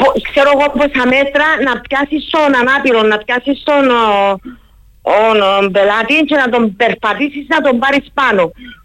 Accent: Larnaca, Larnaca District, Cyprus; Κατάγομαι από τη Λάρνακα.

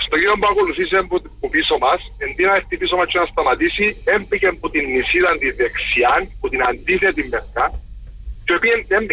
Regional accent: Nicosia, Nicosia District, Cyprus; είμαι από τη Λευκοσία

